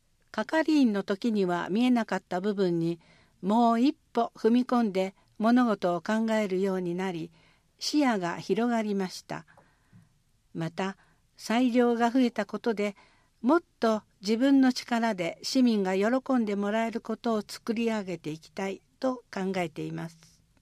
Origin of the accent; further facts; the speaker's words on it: Kyoto, Japan; 私は京都育ちで、寝屋川市には特に縁はなかったのですが